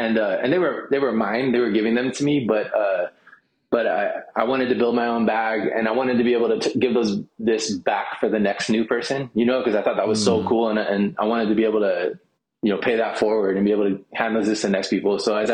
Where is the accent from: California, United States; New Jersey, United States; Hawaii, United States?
Hawaii, United States; I'm from Hawaii, grew up in Hawaii, and so their art has a lot of Hawaii ties to it.